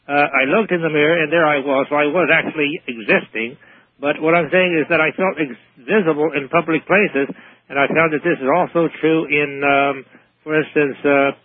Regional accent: United Kingdom; I'm British, of course, and I tend to be somewhat of a conformist, but rather eccentric nonetheless.

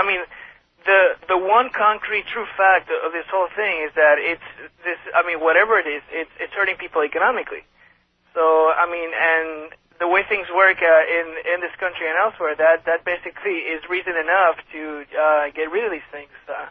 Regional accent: Ponce, Puerto Rico; I'm from a city called Ponce, which is on the south coast of Puerto Rico.

